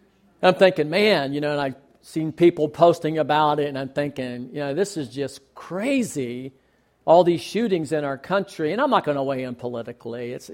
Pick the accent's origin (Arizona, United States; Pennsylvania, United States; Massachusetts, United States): Massachusetts, United States; Heath; now in Utica, United States; I grew up in Heath my whole life and never went to the Hartford Fair until, was it last year, Pam, a year before? But anyway, never had been there and moved out to Utica